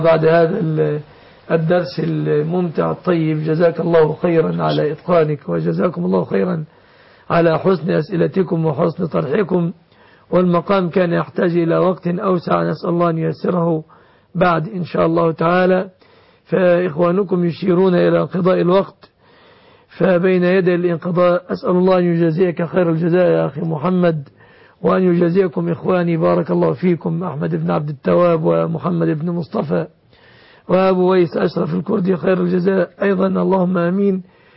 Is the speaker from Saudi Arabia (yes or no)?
no; Egypt